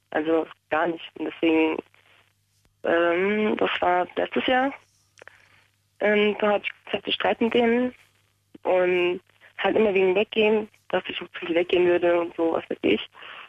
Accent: Homburg, Saarland, Germany; Ich komme nicht aus Hamburg, ich komme aus Homburg.

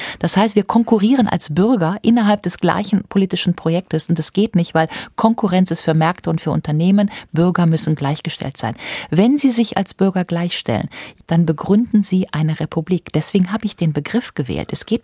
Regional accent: Rhineland, Germany; ich komme ja aus dem Rheinland und ich weiß, dass ich dahin gehöre

